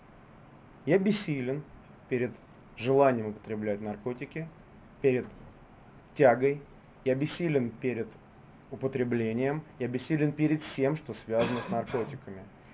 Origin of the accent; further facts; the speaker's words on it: Saint Petersburg, Russia; Я из Питера.